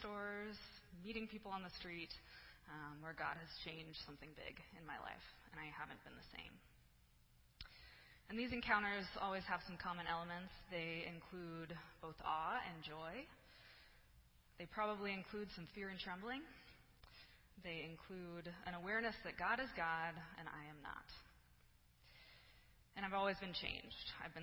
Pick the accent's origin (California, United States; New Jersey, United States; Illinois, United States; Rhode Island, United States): California, United States; I grew up among mountains. Our house was kind of in the middle of these California foothills.